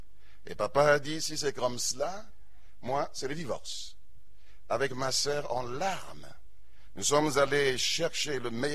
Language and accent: French; Ghana; Je suis originaire du Ghana.